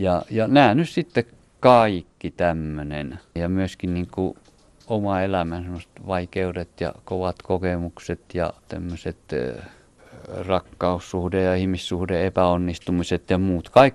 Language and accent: Finnish; Seinäjoki, South Ostrobothnia, Finland; heti murteesta tunsin, koska olen itse kotoisin Seinäjoelta.